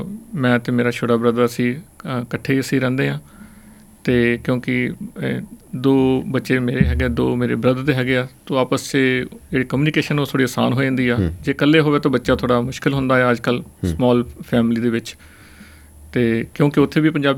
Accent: Hoshiarpur, Punjab, India; moved away; also born or lived in Kuwait; ਅਸੀਂ ਪੰਜਾਬ ਤੋਂ ਹੁਸ਼ਿਆਰਪੁਰ 'ਚੋਂ ਹੈਗੇ ਹਾਂ, ਬੇਸਿਕਲੀ ਲੋਕ ਹੁਸ਼ਿਆਰਪੁਰ ਸਿਟੀ 'ਚ ਰਹਿੰਦੇ ਹਾਂ ਅਸੀਂ। ਉਸ ਤੋਂ ਬਾਅਦ ਅਸੀਂ 2004-06 ਕੁਵੈਤ ਮਿਡਲ ਈਸਟ 'ਚ ਮਾਈਗ੍ਰੇਟ ਕਰ ਗਏ ਸੀਗੇ, ਅਤੇ ਕੁਛ 10 ਸਾਲ ਦਾ ਸਮਾਂ ਅਸੀਂ ਉੱਥੇ ਸਪੈਂਡ ਕੀਤਾ ਆ।

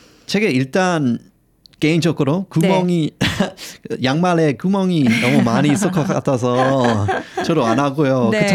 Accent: Australia; Korean is a second language; 저희 호주 사람들은 되게 캐주얼하고 약간 편안한 분위기 있잖아요.

